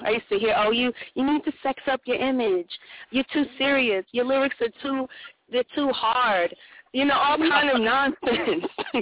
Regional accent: Brooklyn, New York, United States; also born or lived in Tennessee; I used to live in Tennessee, but I'm originally from Brooklyn.

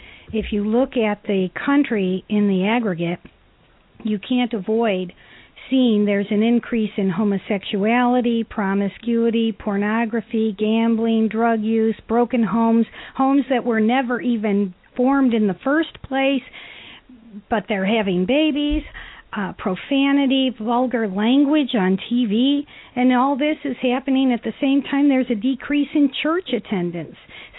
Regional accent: Missouri, United States; I'm from Missouri, so of course you're saying that St. Louis and Kansas City have wrecked it for the state.

